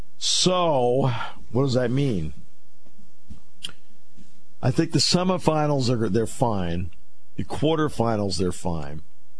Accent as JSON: {"language": "English", "region": "Connecticut", "country": "United States", "tie": "born or raised there", "said": "I grew up in Connecticut."}